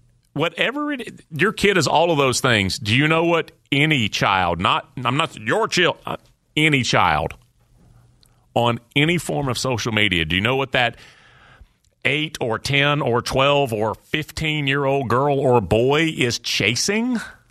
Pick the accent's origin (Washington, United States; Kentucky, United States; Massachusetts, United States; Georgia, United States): Georgia, United States; I would go to the Braves games growing up. I grew up just outside of Atlanta.